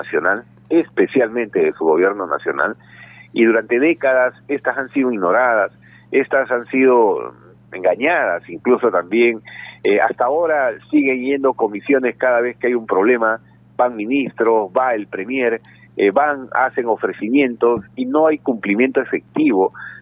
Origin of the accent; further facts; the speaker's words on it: Loreto, Peru; Es una desazón que uno siente como peruano, como ciudadano de esta región